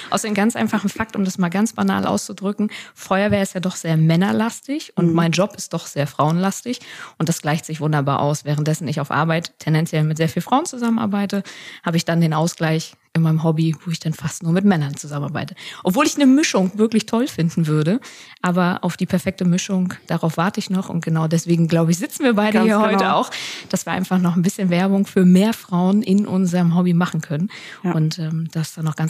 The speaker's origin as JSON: {"language": "German", "town": "Rostock", "region": "Mecklenburg-Vorpommern", "country": "Germany", "tie": "born there", "said": "ich bin 32 Jahre jung und komme gebürtig aus dem schönen Mecklenburg, Rostock um genau zu sein, wohne jetzt mittlerweile aber im NRW und im Bergischen Land"}